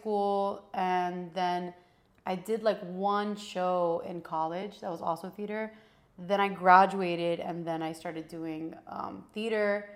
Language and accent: English; Kendall, Florida, United States; so I was born in Miami. I grew up in Kendall. I'm a Kendall girl. If you're from Miami, you know what that means.